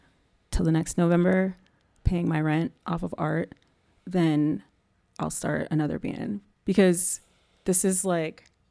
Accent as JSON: {"language": "English", "town": "Erie", "region": "Pennsylvania", "country": "United States", "said": "I'm from Erie, Pennsylvania."}